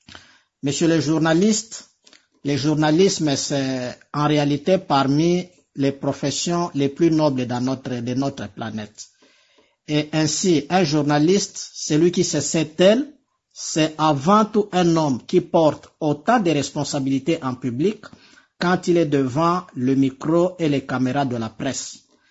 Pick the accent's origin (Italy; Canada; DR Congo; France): DR Congo